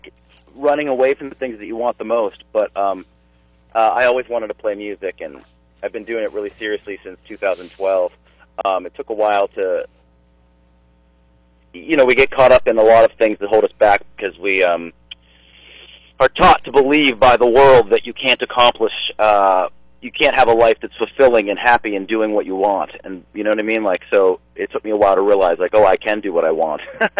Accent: Butler, United States; a lot of those people have known my folks because I'm from Butler

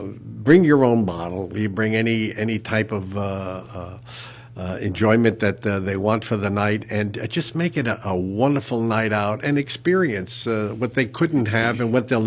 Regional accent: Queens, New York, United States; also born or lived in Long Island; Pretty much in Long Island, where I lived, but I grew up in Queens

